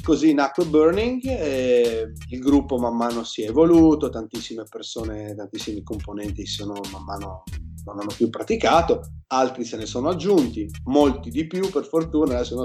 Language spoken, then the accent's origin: Italian; Friuli-Venezia Giulia, Italy; Io sono di Civita del Friuli, in realtà mi sono spostato nella grande città di Udine